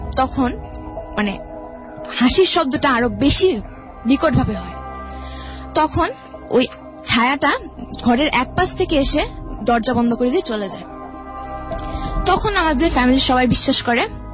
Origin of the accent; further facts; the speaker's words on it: Savar, Dhaka Division, Bangladesh; আমি সাভার থেকে আসছি।